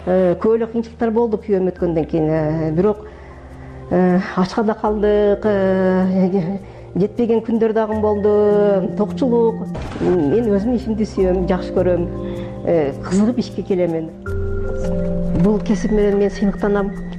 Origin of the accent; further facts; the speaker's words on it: Batken, Batken Region, Kyrgyzstan; Азыр 50 жаштамын. Баткенде төрөлүп, Баткенде өскөнмүн.